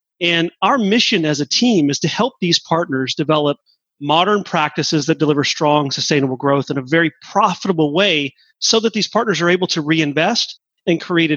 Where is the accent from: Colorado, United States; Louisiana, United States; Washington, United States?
Washington, United States; Seattle; I was in that channel for an extended period of time, but for the most part, I was raised in Seattle.